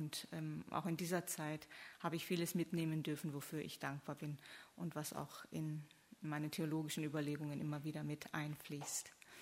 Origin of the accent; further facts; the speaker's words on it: South Korea; German is a second language; moved away as an adult; now in Germany; Wie Sie sehen, ich bin keine gebürtige Deutsche, sondern komme aus Südkorea. Bin zum Studium nach Tübingen und Heidelberg 1994 gekommen. Ist mein 20-jähriges Jubiläum in Deutschland dieses Jahr.